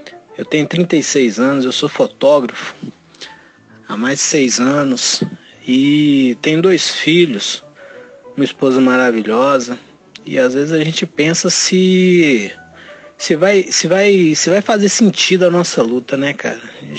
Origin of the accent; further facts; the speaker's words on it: Belo Horizonte, Minas Gerais, Brazil; Eu sou mineiro, eu sou aqui de Belo Horizonte